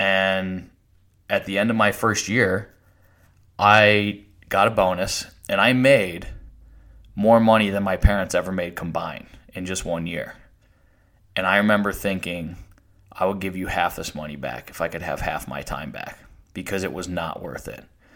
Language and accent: English; Buffalo, New York, United States; I grew up in just outside Buffalo, New York. My parents never went to college. None of my friends' parents went to college.